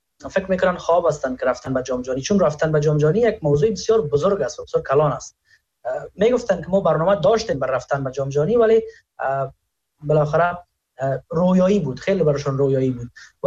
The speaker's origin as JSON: {"language": "Persian", "country": "Afghanistan", "said": "من از افغانستان هستم"}